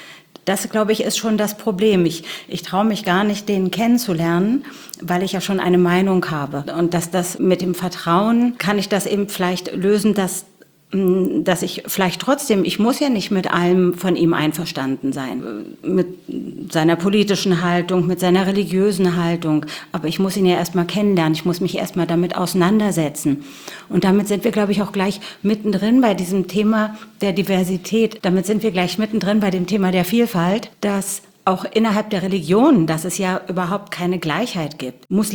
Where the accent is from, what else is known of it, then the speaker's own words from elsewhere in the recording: Berlin, Germany; born there; ich bin sogar in Berlin geboren